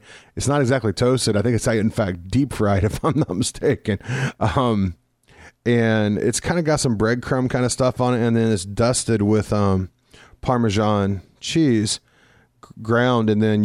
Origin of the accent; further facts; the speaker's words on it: Midwest, United States; also born or lived in West Coast; now in Denver, United States; But if I go back to my hometown or to a town like that, it's been so long since I lived in a really tiny town that in the Midwest that I'm actually uncomfortable there now.